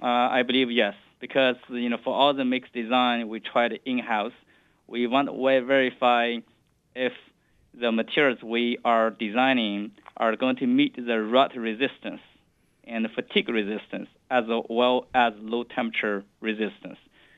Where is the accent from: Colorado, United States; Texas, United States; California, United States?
Texas, United States; moved away as an adult; now in Michigan, United States; And I came from South Texas in about 20 years ago to Michigan.